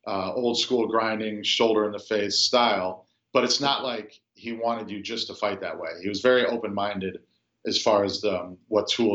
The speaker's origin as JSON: {"language": "English", "region": "Florida", "country": "United States", "tie": "born or raised there", "also_born_or_lived": "Chicago", "said": "So it started, grew up in Florida. I was born in Chicago, but I grew up in Florida."}